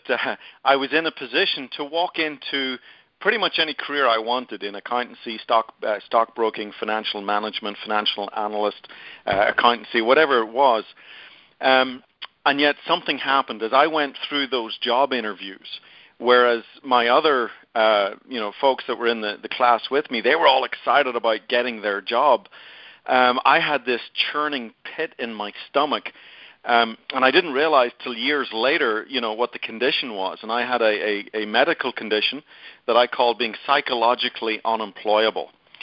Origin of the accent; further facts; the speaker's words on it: Belfast, Northern Ireland, United Kingdom; now in Dallas, United States; I'm not maybe an original Texan. I do live in Dallas, Texas, North Dallas, up in Frisco. But I'm originally from Ireland, from the famous city of Belfast, famous for all the wrong reasons, but a beautiful place anyway. And so I raised in Belfast.